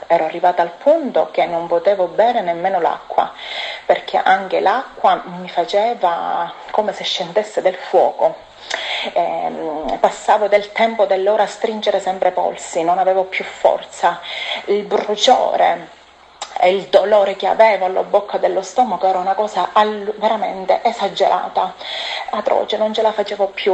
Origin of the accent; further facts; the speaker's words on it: Casteltermini, Sicily, Italy; Sono da Castel Termini e frequento la chiesa, la parola della fede, dove ministra il pastore Mario Cozzi.